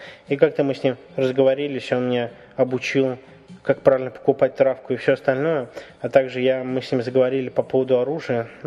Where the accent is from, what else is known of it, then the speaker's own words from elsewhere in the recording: Russia; Ну, мы сказали, мы из России